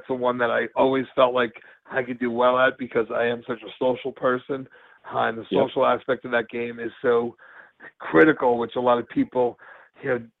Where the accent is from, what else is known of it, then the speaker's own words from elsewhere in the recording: New York, United States; And like, I'm like, I'm from New York.